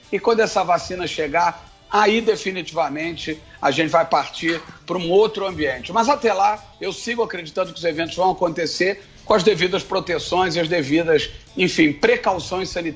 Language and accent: Portuguese; Brazil; todos nós que somos brasileiros